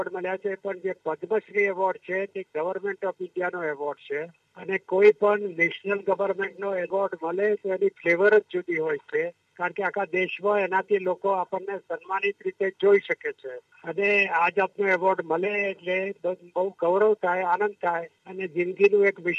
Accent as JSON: {"language": "Gujarati", "town": "Bhadran", "region": "Gujarat", "country": "India", "tie": "born there", "said": "મારો જન્મ ભાદરણમાં થયો, ત્યાર પછી આગળ વધુ અભ્યાસ માટે હું ગુજરાત કોલેજમાં ગયો"}